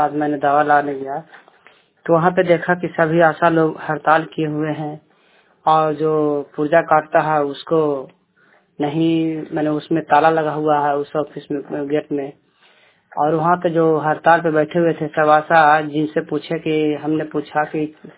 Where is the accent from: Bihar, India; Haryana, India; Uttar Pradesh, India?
Bihar, India; Chandi; मैं चंडी प्रखंड का रहने वाला हूँ, जिला नालंदा हुआ।